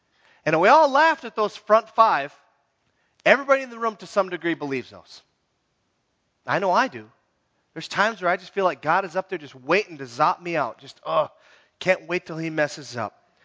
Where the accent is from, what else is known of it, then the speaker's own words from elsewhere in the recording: Minnesota, United States; I'm from the Iron Range.